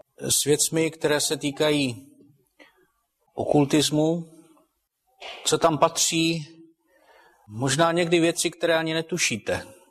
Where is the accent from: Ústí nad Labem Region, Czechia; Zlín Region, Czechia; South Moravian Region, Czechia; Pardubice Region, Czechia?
Pardubice Region, Czechia; Chrudim; A pocházím z Chrudimi, to je, co by odtud dvakrát kamenem dohodil.